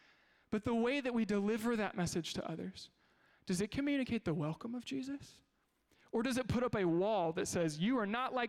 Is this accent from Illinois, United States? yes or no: yes; Illinois, United States; Well, I'm from here, actually, but you know, we live in Chicagoland, whatever.